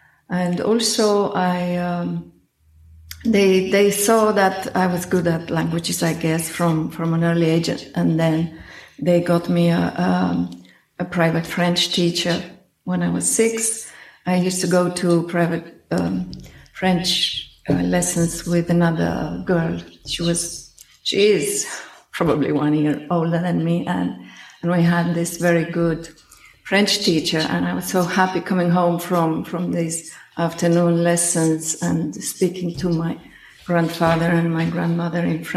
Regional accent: Timișoara, Timiș County, Romania; I grew up near Timișoara in Romania, Western Romania. So this is an area called Banat, which has always been multilingual and multi-ethnic.

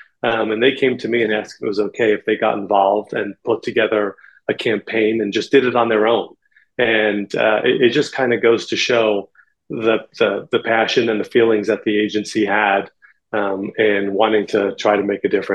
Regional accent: New York, United States; So when I moved back to New York, I'm a New Yorker.

